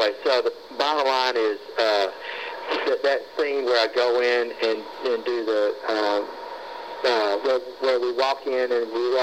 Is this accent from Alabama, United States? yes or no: yes; Alabama, United States; And Michael Scott flew here from LA to my hometown, and they filmed me with my patients